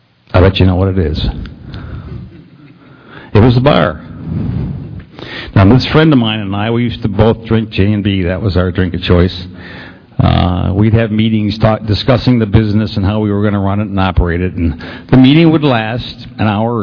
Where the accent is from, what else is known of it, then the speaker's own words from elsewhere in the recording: Detroit, Michigan, United States; I'm originally from the Detroit area, and we had this awful traffic problem at 5 o'clock in the afternoon